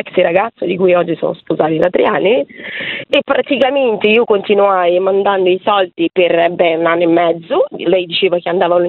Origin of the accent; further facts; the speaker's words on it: Brazil; Italian is a second language; now in Italy; Sono del Brasile.